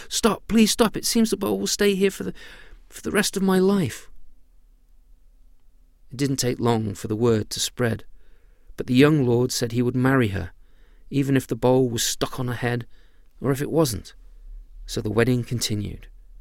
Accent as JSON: {"language": "English", "country": "United Kingdom", "accent": "British", "said": "Sometimes people make fun of my British accent, which, to be honest, is more mid-Atlantic than British these days."}